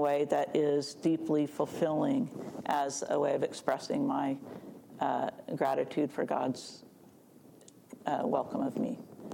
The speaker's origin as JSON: {"language": "English", "town": "Albuquerque", "region": "New Mexico", "country": "United States", "tie": "born or raised there", "said": "the church I grew up in Albuquerque, New Mexico, was a church that always, so far as I experienced it, always had women lay readers and girl acolytes"}